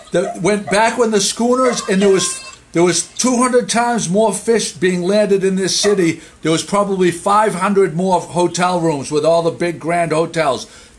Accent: Gloucester, Massachusetts, United States; And no one knew that I was from Gloucester.

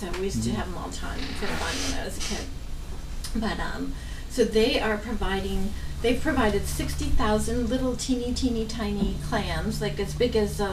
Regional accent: Dennis, Massachusetts, United States; my hometown in Dennis on Cape Cod

